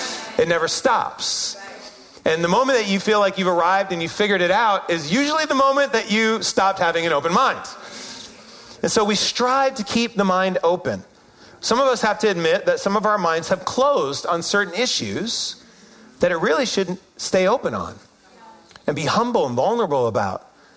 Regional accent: New York, United States; accent: Syracusan, upstate New York; My accent was Syracusan, upstate New York, long vowel accent.

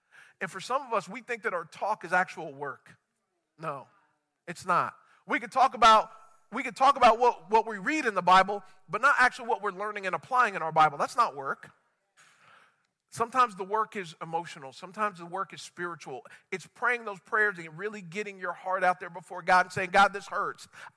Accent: San Diego, California, United States; It reminds me of my first neighborhood growing up in San Diego.

